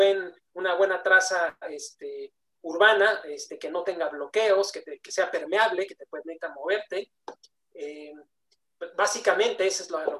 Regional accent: Mexico City, Mexico; born there; no solamente porque es donde nací, y donde nacieron gran parte de mi familia, de mi padre, por ejemplo, ¿no? Sino además porque es un lugar maravilloso, es único en el mundo.

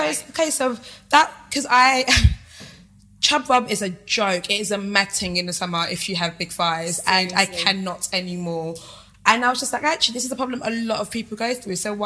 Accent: Dagenham, London, United Kingdom; Dagenham.

